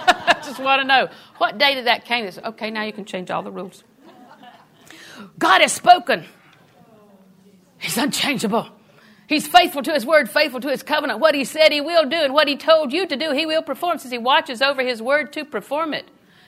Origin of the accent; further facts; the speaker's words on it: Auburndale, United States; I grew up in Auburndale at 304. At 304, we ate everything that was on our plate every single time.